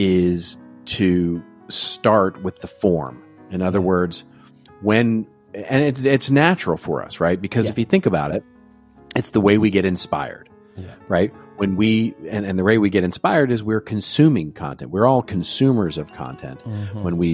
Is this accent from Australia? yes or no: no; Texas, United States; So we're going to head to my home state of Texas